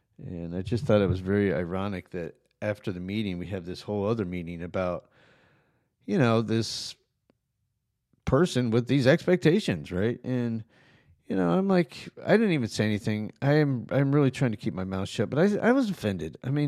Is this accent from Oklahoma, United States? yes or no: yes; Oklahoma City, Oklahoma, United States; born there; I was born in Oklahoma City.